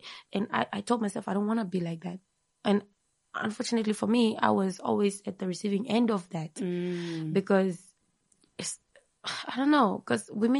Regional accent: Windhoek, Khomas, Namibia; And we grew up in Okriangava together.

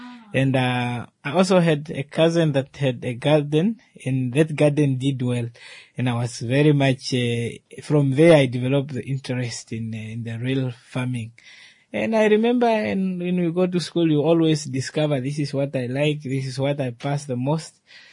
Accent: Onamugolo, Namibia; I grew up in a village called Onamugolo, in a district called Onimwendi district.

